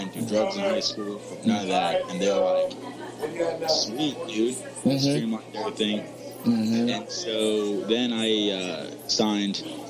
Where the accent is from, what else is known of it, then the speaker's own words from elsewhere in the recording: New York, United States; Went back up to Albany. I'm from New York originally.